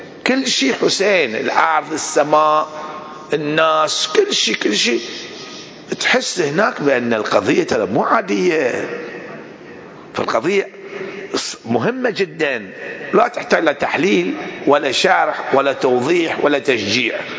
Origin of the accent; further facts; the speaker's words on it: Bahrain; وإذا ما سووهم إحنا من البحرين نروح نسوي لنا موكب هناك نستقبلهم